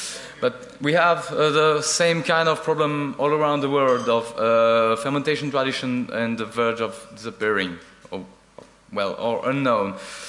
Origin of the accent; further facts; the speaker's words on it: Paris, Île-de-France, France; I'm coming from Paris.